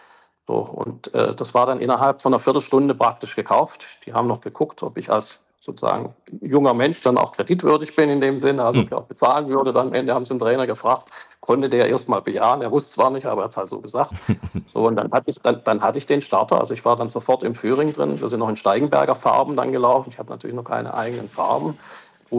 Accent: Backnang, Baden-Württemberg, Germany; Ich komme aus der Nähe von Stuttgart, also 30 Kilometer nördlich, Backnang heißt der Ort. Bin dort auch aufgewachsen, aber dann schon zum Studium eigentlich weggegangen. Also nach, wie ich ja gesagt hatte, nach Baden, dann nach Karlsruhe und von dort aus praktisch immer weitergezogen.

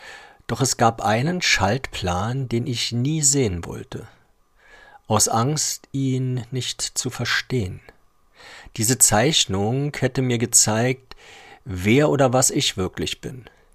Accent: Berlin, Germany; Von meiner Kindheit in Berlin-Lichtenberg bis zu jenem Mai, an dem sich mein Leben plötzlich anders anfühlte.

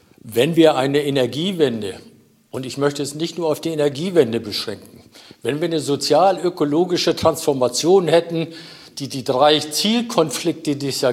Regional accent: Schleswig-Holstein, Germany; Aber ich komme ehemals aus Schleswig-Holstein

